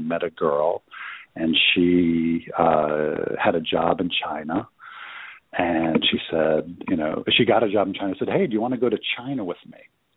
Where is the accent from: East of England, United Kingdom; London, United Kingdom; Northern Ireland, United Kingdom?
London, United Kingdom; moved away; also born or lived in Washington, D.C.; So I grew up in London, and when we came back from England, we went to Washington, D.C., where my family has been based ever since.